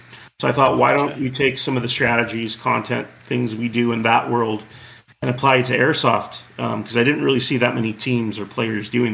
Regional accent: Corona, California, United States; I grew up in Corona, which is right next to Chino, where SC Village is located.

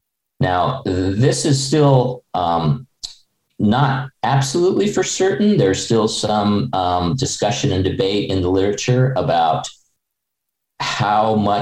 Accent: New York City, New York, United States; I can say that as a New Yorker, it was difficult to see across the Hudson River to New Jersey back in those days.

